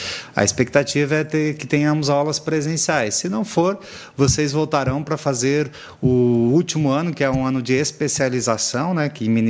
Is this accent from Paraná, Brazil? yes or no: yes; Paraná, Brazil; Marechal Cândido Rondon, paranaense. Eu sou pé vermelho do norte do Paraná.